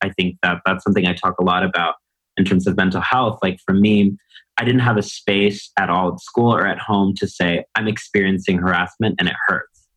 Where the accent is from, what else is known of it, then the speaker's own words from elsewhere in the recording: Texas, United States; growing up in Texas, every time I displayed myself